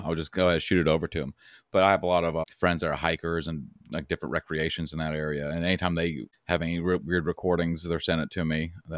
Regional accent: Pennsylvania, United States; And growing up in Pennsylvania, I grew up in central Pennsylvania, just north of Johnstown, Altoona area, so like Cambria County.

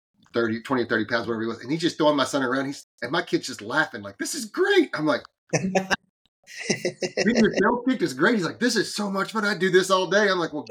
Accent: Texas, United States; So I grew up in North Texas, and we didn't have wrestling.

